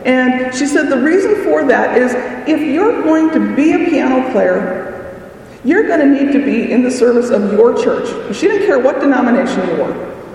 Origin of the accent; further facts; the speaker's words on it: North Dakota, United States; she taught piano for probably, I don't know, 50 or 60 years in my hometown. Any child who learned piano in Wishing, North Dakota, learned piano from Esther Hare.